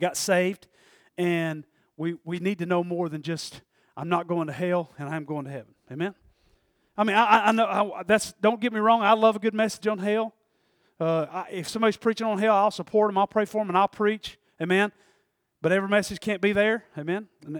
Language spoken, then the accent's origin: English; Oakwood, Tennessee, United States; Where I grew up was in Oakwood, Tennessee. Most of y'all know that. I lived on the back of a horseshoe road. The road was shaped like a horseshoe. Now, listen, I'm from East Tennessee. I'm from Polk County, so everything's real simple